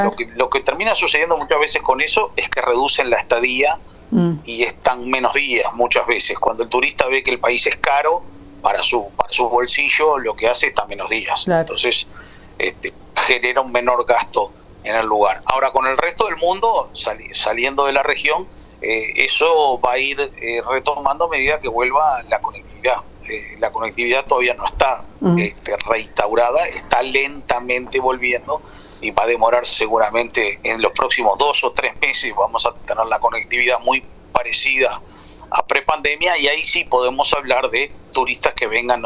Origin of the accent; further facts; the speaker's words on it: Uruguay; Y como uruguayo, muchas veces los uruguayos preferimos nuestra playa, ¿no?